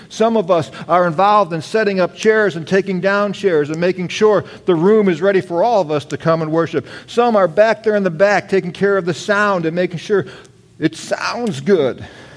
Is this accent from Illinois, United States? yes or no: yes; Chicago, Illinois, United States; I grew up in Chicago. I was a Chicago Bears fan.